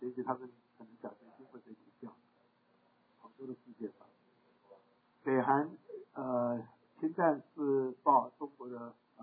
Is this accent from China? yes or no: no; Tainan, Taiwan; 以及了台湾最古老的台南城，这个跟我们什么关系？我是在那边生的，我在那边长大，我有好亲戚在那边